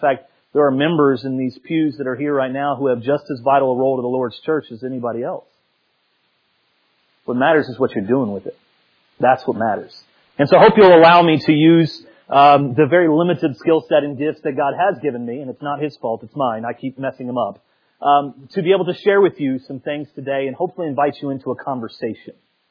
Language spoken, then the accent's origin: English; Italy; I grew up in Italy, and so I'm just going to tell you, I'm kind of feeling like a Fiat in a Ferrari world.